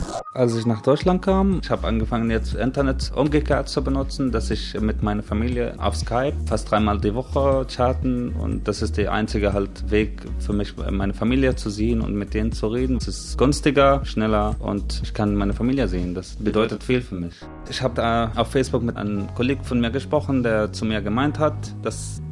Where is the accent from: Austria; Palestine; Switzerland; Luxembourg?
Palestine; Gaza Strip; German is a second language; moved away as an adult; now in Germany; Ich bin in Gazastreifen geboren und aufgewachsen, bis ich 23 Jahre alt war.